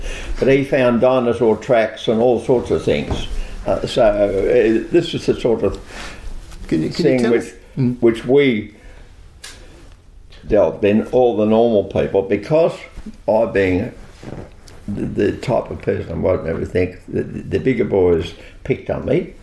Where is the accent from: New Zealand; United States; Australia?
Australia; So I grew up on the Snow River, real Banjo Patterson attitude.